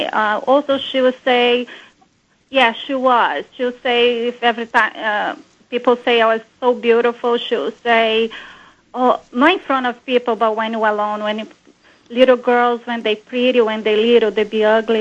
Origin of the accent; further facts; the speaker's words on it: Brazil; English is a second language; I'm from Brazil.